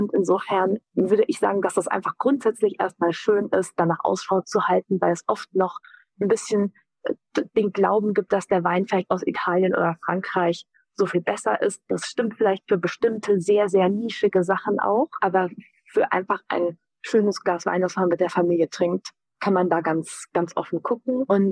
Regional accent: Rhineland-Palatinate, Germany; empfehle ich als Pfälzerin natürlich Riesling, weil es unsere Heimatrebsorte ist.

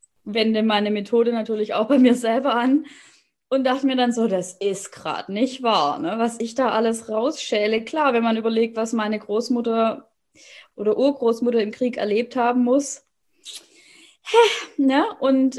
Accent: Baden-Württemberg, Germany; ich komme aus dem Schwabenland, aus einem kleinen Ort, wo es schon losgeht mit, was sollen denn bloß die anderen denken und Kind passt bloß auf, ne? Ungefähr so bin ich aufgewachsen.

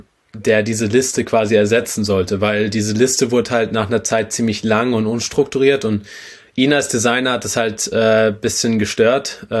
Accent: Baden-Württemberg, Germany; bin aus Nähe von Karlsruhe

